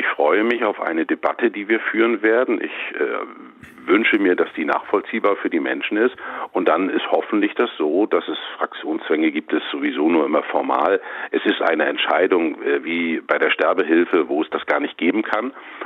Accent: Mecklenburg-Vorpommern, Germany; Und in den ländlichen Regionen, in meiner Heimat in Mecklenburg-Vorpommern, ist das auch nicht so ganz leicht.

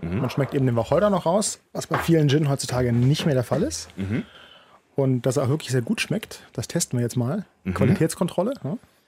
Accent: Bonn, North Rhine-Westphalia, Germany; wir kommen aus Bonn, mhm. in der Nähe von Köln, wer es nicht kennen sollte. Mhm. Und wir haben da den Drachenfels in der Nähe.

